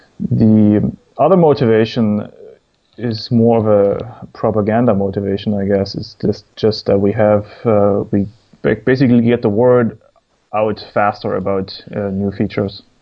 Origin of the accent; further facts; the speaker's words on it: Germany; also born or lived in United States; now in Finland; No, I'm not from Finland. I'm from Germany originally. I have also lived in the States for about 5 years, and I moved to Finland a year ago, pretty much exactly, to get married.